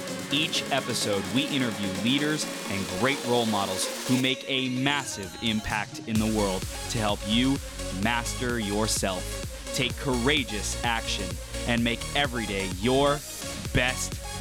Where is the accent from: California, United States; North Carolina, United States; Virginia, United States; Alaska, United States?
California, United States; I grew up in SoCal, so I was like around a bunch of Mexicans